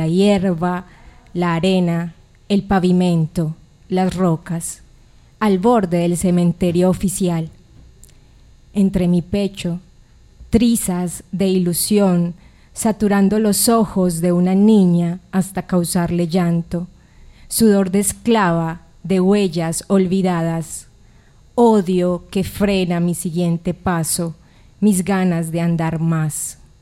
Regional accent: Bello, Antioquia, Colombia; Yo nací en Medellín, en el Hospital General, pero toda mi vida he vivido en Bello.

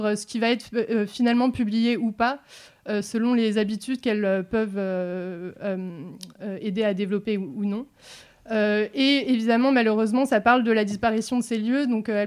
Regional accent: Paris, Île-de-France, France; parce qu'en grandissant à Paris, donc dans les années 2000

